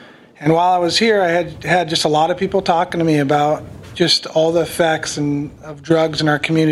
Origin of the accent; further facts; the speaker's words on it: Petersburg, Virginia, United States; As a young person growing up in Petersburg, I just really love our community.